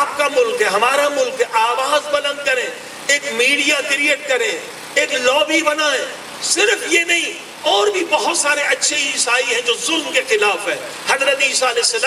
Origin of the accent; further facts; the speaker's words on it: Pakistan; human rights کو بتائیں ہم پاکستانی ہیں، پاکستان کے لیے ننگ ہے